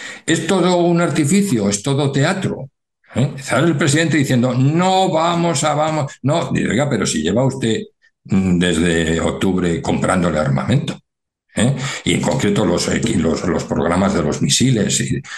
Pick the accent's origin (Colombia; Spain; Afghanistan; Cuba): Spain; te da vergüenza ajena como español